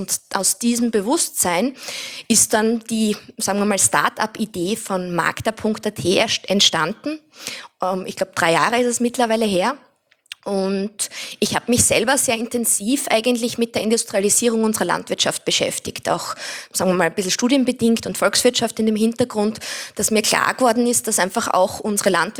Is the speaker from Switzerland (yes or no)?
no; Styria, Austria; Ich bin selbst in der Steiermark am Land aufgewachsen